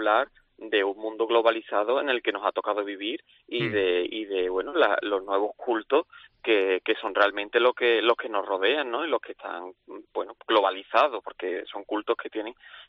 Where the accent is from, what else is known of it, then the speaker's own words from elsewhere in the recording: Seville, Andalusia, Spain; como artista sevillano, como artista andaluz